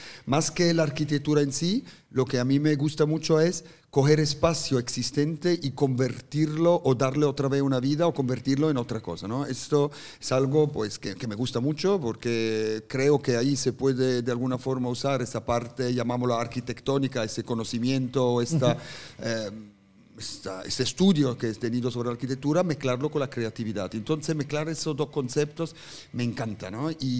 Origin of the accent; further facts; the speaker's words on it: Switzerland; first language Swiss German; Spanish is a second language; he nacido y crecido en Suiza, mi idioma natal es el alemán, el suizo concretamente, y he nacido en las montañas, literalmente, y tan literal que yo iba esquiando al colegio por la mañana.